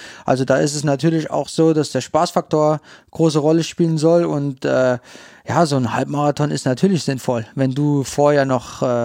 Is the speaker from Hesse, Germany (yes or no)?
no; St. Wendel, Saarland, Germany; born there; Also ich komme aus St. Wendel gebürtig.